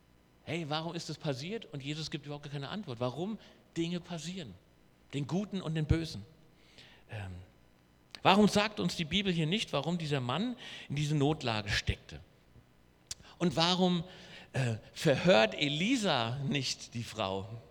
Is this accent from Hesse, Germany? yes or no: yes; Hesse, Germany; Also bei uns in Hessen würde man sagen, ich blutete wie ein Schwein.